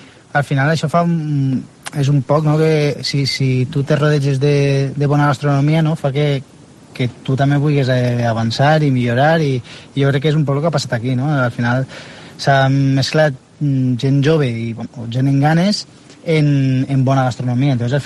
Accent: Vinaròs, Valencian Community, Spain; perquè jo soc de Vinaròs

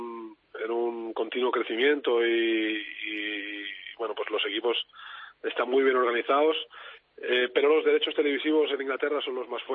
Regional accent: Córdoba, Andalusia, Spain; Nápoles es como el sur de nuestra España. Sí. Yo vengo de Córdoba y sí.

